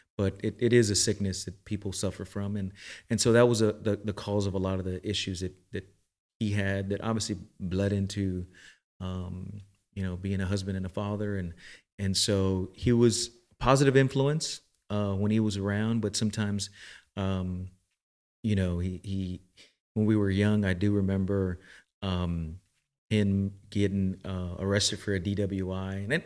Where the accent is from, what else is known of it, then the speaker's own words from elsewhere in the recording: Houston, Texas, United States; But I grew up in Northeast Houston, off of 59 North and Parker, just east of Parker, off Hirsch and Parker, next to the railroad tracks.